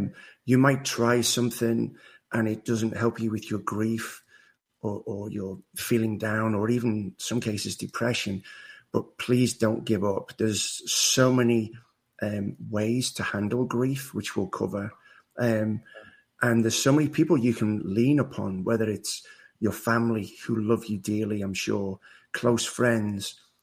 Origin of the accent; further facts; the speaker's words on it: Liverpool, North West England, United Kingdom; So in a summary, I was born and raised in Liverpool, England, had a mum and dad and a sister